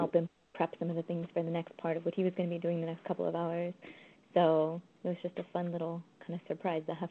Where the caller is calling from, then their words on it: London, United Kingdom; I'm dialing in from London.